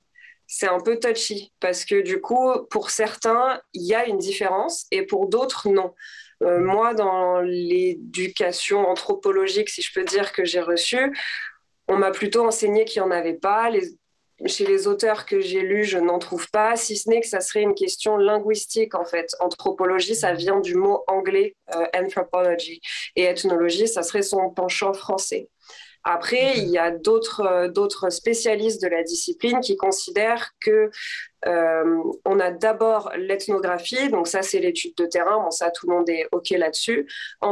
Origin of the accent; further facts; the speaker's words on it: Southern France, France; j'ai 29 ans, je viens du sud de la France et j'ai fait pas mal d'études.